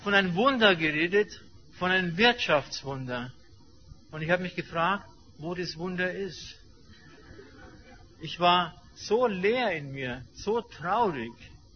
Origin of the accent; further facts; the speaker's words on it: Munich, Bavaria, Germany; born there; Ich bin in München geboren und habe meinen Vater nie kennengelernt.